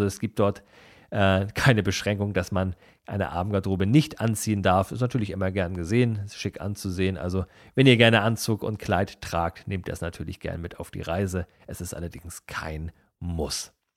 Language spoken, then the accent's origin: German; Kiel, Schleswig-Holstein, Germany; Meine Heimatstadt Kiel